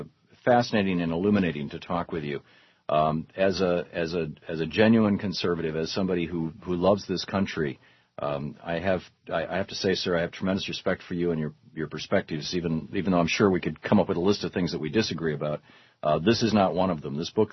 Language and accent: English; United States; and it's as an American, it's tragic, Ron.